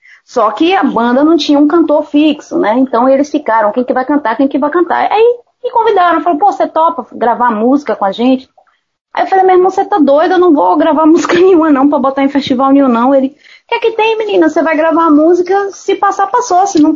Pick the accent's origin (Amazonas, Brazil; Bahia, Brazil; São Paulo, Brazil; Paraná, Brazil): Bahia, Brazil; Salvador; Aí eu falei, eu sou daqui de Salvador.